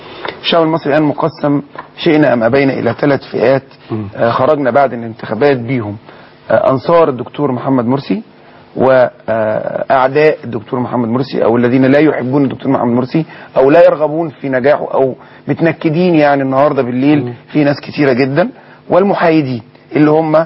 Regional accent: Egypt; ما احنا من مصر برضو مش غريبة

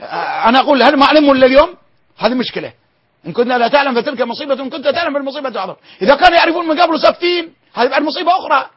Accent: Bahrain; عندنا في البحرين معسكرين؟

